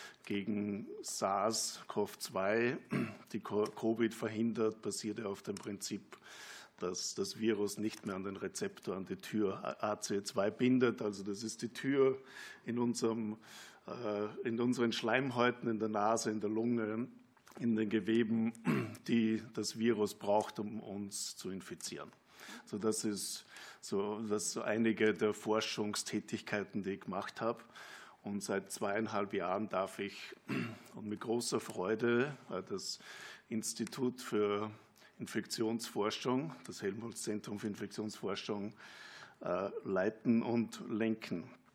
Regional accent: Austria; also born or lived in North America; now in Germany; Sie hören wahrscheinlich, ich bin ein Österreicher.

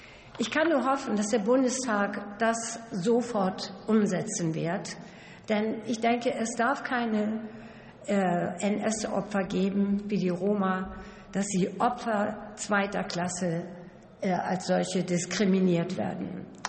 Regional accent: Hamburg, Germany; born there; now in North Rhine-Westphalia, Germany; Und ich sage als gebürtige Hamburgerin Tschüss und als adoptierte NRWlerin Glück auf.

